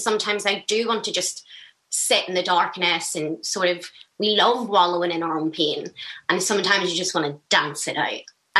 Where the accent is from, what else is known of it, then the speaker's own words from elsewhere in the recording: Belfast, Northern Ireland, United Kingdom; I grew up in Balmerfee, and I went to St Dominic's, which is on the Falls Road.